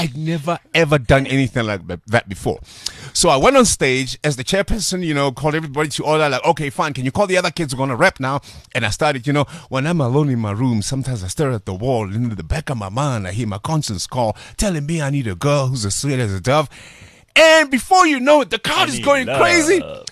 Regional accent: Atteridgeville, Gauteng, South Africa; I come from Atrisville, an area called Matevili

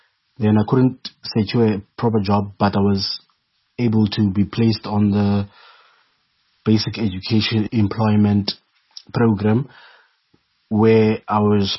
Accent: Khayelitsha, Western Cape, South Africa; I was born and bred in Ekhayelitsha on the 11th of May

